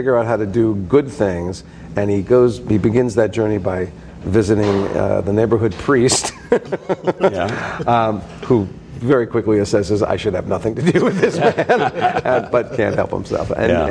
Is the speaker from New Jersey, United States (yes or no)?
yes; New Jersey, United States; I grew up in New Jersey. When I discovered theater. It was all about New York.